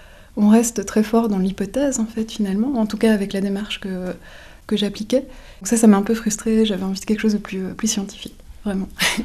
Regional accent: Wallonia, Belgium; Alors, je viens de Belgique. J'ai grandi en Ardennes belge, près du Luxembourg. Donc c'est une région assez sauvage et naturelle, avec des bois et des champs.

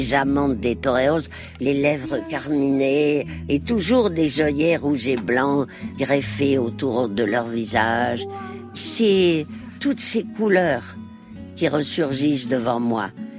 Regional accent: Madrid, Community of Madrid, Spain; comme les toreros de mon enfance à Madrid, accepter l'idée de la mort.

